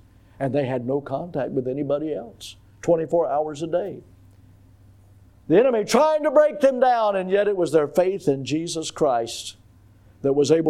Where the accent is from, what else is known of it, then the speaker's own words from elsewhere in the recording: Florida, United States; I'm from Florida.